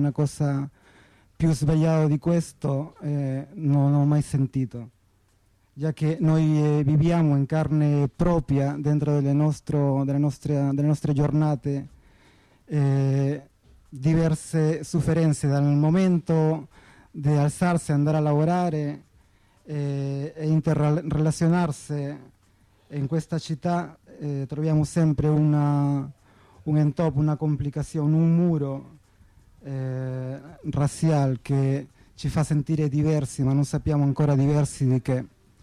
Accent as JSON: {"language": "Italian", "country": "Peru", "second_language": "Italian", "said": "innanzitutto parlo anche come un lavoratore emigrante, sono del Perù"}